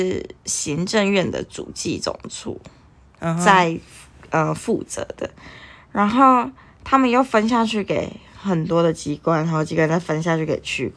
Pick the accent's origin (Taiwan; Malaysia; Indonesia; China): Taiwan; Taichung; 而且我印象中我小时候在台中就是也会看到那种邻长或警察就是一起来